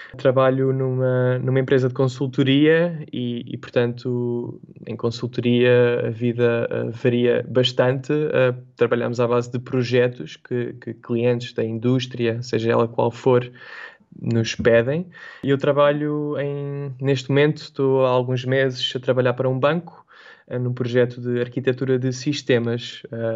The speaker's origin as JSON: {"language": "Portuguese", "country": "Portugal", "lives_now": "Netherlands", "said": "Sempre que eu digo, enfim, que sou português"}